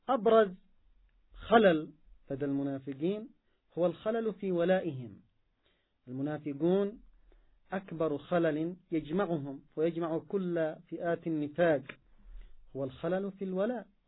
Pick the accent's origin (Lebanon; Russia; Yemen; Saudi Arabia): Yemen; مواقفهم العدائية ضد أبناء الأمة، سواء عندنا في اليمن أو في فلسطين أو في أقطار أخرى من أبناء الأمة